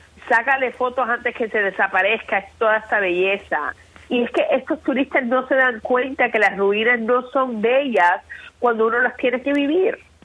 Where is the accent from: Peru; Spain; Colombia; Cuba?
Cuba; yo soy cubana, yo nací allá